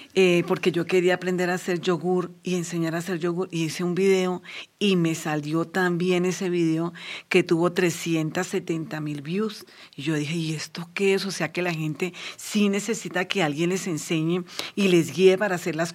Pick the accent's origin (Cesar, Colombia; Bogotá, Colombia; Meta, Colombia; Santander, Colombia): Meta, Colombia; Villavicencio; Yo soy de Villavicencio Meta.